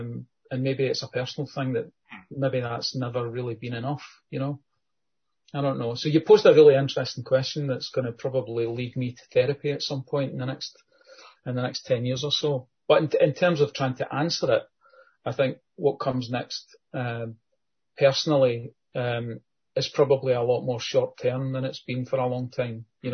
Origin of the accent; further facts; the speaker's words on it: Glasgow, Scotland, United Kingdom; born there; now in Ayrshire, United Kingdom; I'm very, very fond of Ayrshire and Kilmarnock, although I'm Glaswegian born, adopted down here when probably about 30 odd years ago.